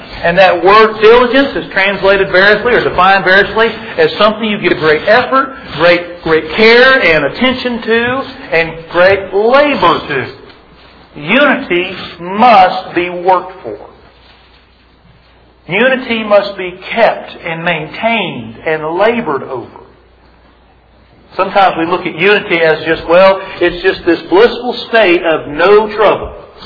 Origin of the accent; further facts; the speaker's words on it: Texas, United States; Well, I'm from Texas. Some are from different areas.